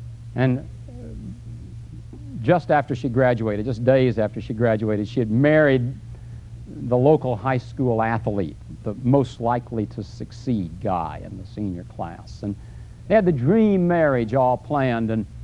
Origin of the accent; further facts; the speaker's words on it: Vero Beach, Florida, United States; Jackie and I grew up together in Vero Beach.